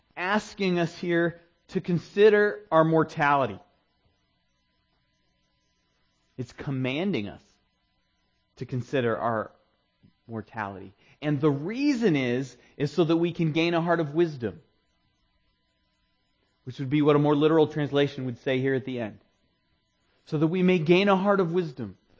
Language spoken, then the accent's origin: English; Maine, United States; And I always thought, growing up in Maine, that the cold killed the grass.